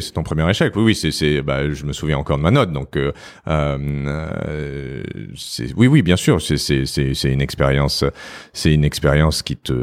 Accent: Paris, Île-de-France, France; Ouais, je suis né à Paris. J'ai été élevé, j'ai grandi dans le 5e arrondissement. Et je suis un produit assez typique de l'éducation, d'une éducation et d'une enfance parisienne.

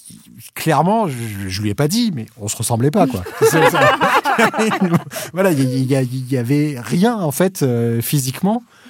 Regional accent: Réunion, France; also born or lived in Madagascar; moi, je suis français, en fait. Je suis né français, à Madagascar. J'ai grandi à La Réunion.

